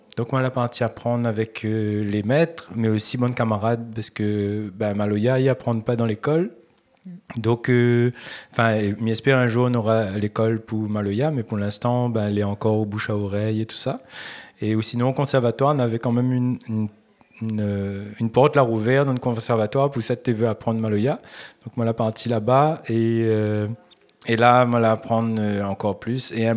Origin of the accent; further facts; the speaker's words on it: Réunion, France; Alors, moi, je suis musicien de La Réunion.